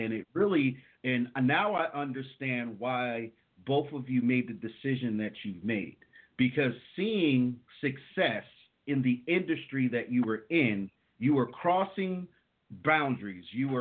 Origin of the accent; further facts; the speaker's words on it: New Jersey, United States; I'm from Central Jersey, from where Jersey City is located, Irvington, Plainfield, New Jersey, in Central Jersey. That's where I'm located